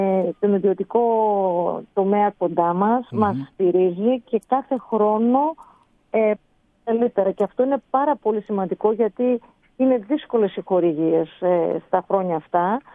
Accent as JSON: {"language": "Greek", "town": "Thessaloniki", "region": "Central Macedonia", "country": "Greece", "said": "Εγώ είμαι και από τη Θεσσαλονίκη"}